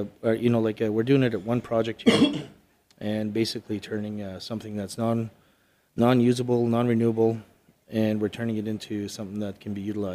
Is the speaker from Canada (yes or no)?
yes; Canada; Hi, well, my background is I'm originally from Canada.